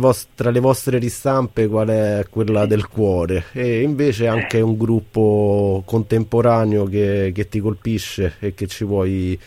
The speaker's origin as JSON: {"language": "Italian", "town": "Rome", "region": "Lazio", "country": "Italy", "said": "da romano mi viene da fare la battuta"}